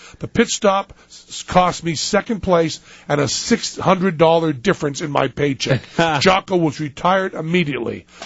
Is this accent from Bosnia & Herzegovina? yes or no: no; Canada; Since I'm Canadian, I don't have any American patriotic monkey stories of my own.